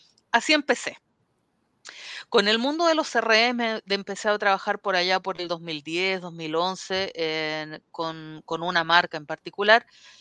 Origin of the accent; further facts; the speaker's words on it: Chile; yo soy chilena, una chilena